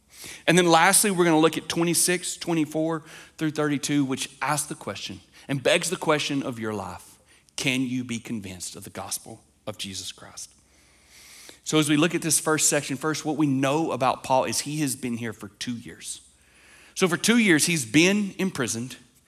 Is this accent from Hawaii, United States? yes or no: no; Lawrenceburg, Tennessee, United States; also born or lived in Fort Worth; So I am from this area. I'm from Lawrenceburg, Tennessee, just a little bit away.